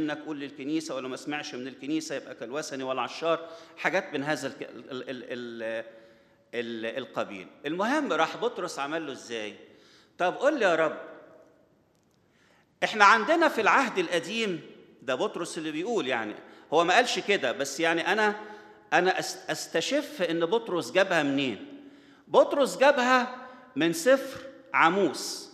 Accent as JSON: {"language": "Arabic", "country": "Egypt", "said": "عندنا في مصر الواحد يقول له إيه؟ أنا 60 مرة قلت لك الكلام ده."}